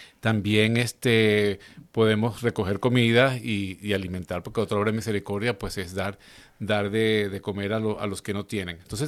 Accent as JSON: {"language": "Spanish", "country": "Venezuela", "said": "Por ejemplo, en Venezuela, de donde soy yo, pues se hace muchos los cantos de aguinaldo"}